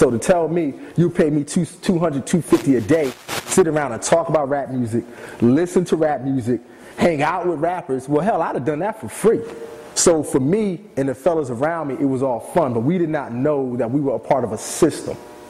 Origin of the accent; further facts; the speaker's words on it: Willingboro, New Jersey, United States; I grew up in Pennypacker Park.